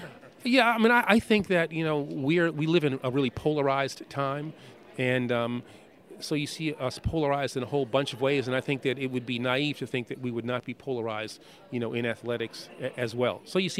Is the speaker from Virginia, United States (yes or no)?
no; New York City, New York, United States; I grew up in New York City, but, you know, there's not much green in New York City.